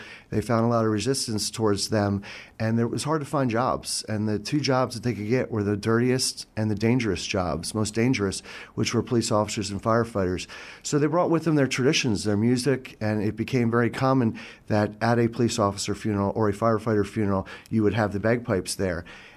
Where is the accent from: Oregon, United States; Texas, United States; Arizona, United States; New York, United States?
New York, United States; I wasn't enjoying it, and I grew up right outside of New York, and I saw a pipe band one day